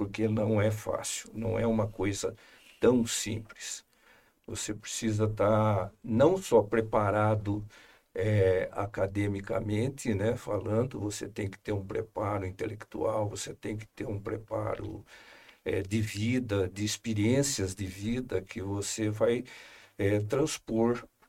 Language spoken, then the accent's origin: Portuguese; Campinas, São Paulo, Brazil; born there; Bom, rapidamente, eu sou nascido em Campinas, nasci em 53, tenho 70 anos.